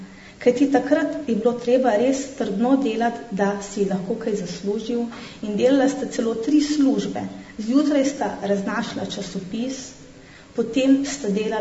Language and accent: Slovenian; Šmarješke Toplice, Southeast Slovenia, Slovenia; iz Šmarjeških Toplic, rojena v tujini, kot je povedala že gospa, kajti moji starši so bili takrat, tako kot vi, na delu v tujini in sva se obe s sestrico rodili v tujini. Starša prihajata iz Dolenjske, iz revnih vasi